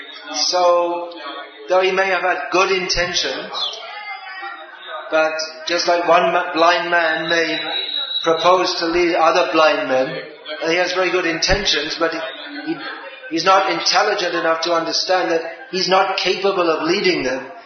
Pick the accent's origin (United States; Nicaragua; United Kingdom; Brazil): United Kingdom; England; I wasn't in America, I was raised in England